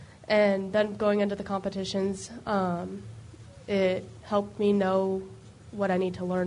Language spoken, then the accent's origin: English; Great Falls, Montana, United States; Yeah, I'm from Great Falls.